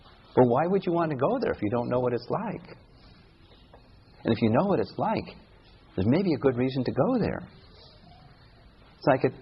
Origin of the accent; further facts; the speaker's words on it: United States; When I was a nice Christian boy growing up in America